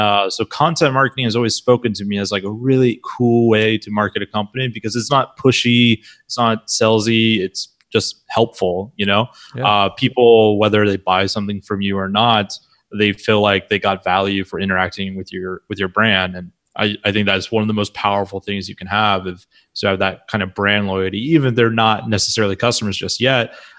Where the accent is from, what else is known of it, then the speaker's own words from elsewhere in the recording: Alaska, United States; I'm from Alaska, born and raised, and I used to work on rigs, throw chemical sacks 18 hours a day.